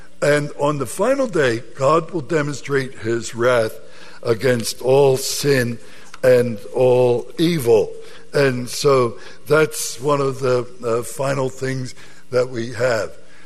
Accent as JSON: {"language": "English", "country": "United States", "said": "There's no way in which I can say, I'm an American, but I'm not part of what's happening in America today."}